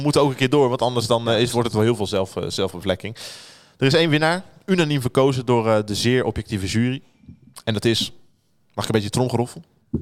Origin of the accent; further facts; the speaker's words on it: Spijkenisse, South Holland, Netherlands; In mijn jeugd in Spijkenisse was ik een van de weinigen die niet voor Feyenoord of Ajax was.